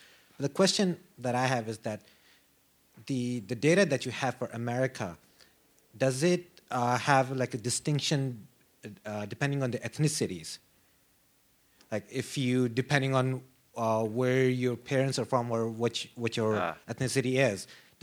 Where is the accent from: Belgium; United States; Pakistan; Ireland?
Pakistan; So I come from Pakistan, where the joint family system is still very much a reality.